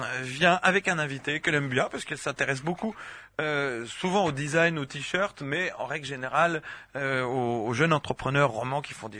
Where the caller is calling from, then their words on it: Sainte-Croix, Vaud, Switzerland; Je suis de Sainte-Croix.